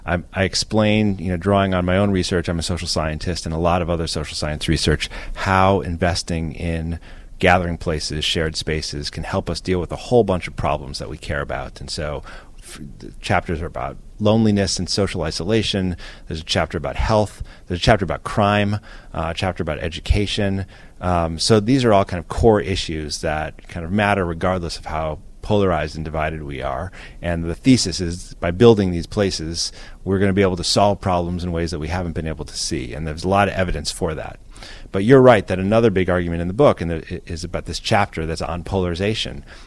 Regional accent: Chicago, Illinois, United States; I grew up in Chicago, and there's places like

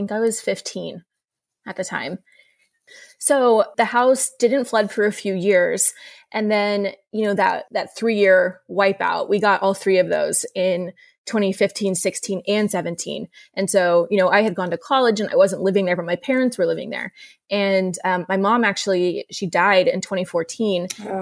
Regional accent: Maryland, United States; Yeah, so I grew up in Maryland. My family moved there in the 90s when I was little

